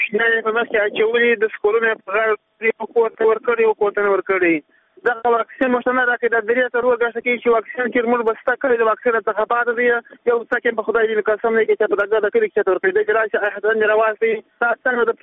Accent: Khost, Afghanistan; زه د خوست څخه یو یوتن معیوب یم

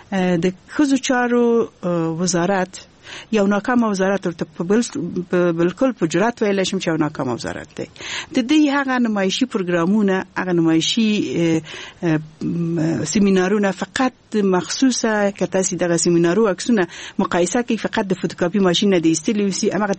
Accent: Kabul, Afghanistan; also born or lived in Balkh; ما درس ده په کابل کې ویلی دی او لویه شوی په کابل کې.

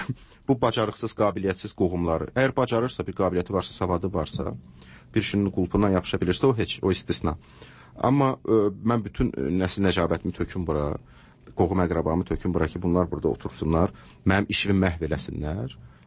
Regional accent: Baku, Azerbaijan; Ki, mən məsələn, Sovetskada doğulub böyümüşəm. Nə məhli olduğu məlumdur da.

